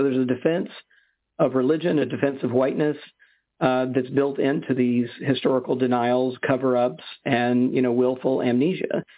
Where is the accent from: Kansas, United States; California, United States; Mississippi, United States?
Mississippi, United States; Jackson; So I grew up in Jackson. That happened up in Tallahatchie County in the Delta, a couple hours away, not that far, but certainly, you know, within the bounds of my home state.